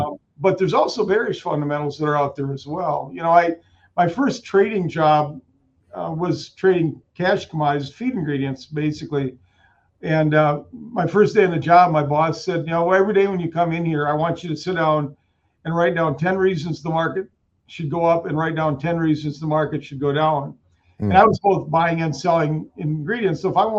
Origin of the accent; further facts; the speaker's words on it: Canby, Minnesota, United States; Yeah, so I grew up in Canby, Minnesota. My parents were teachers.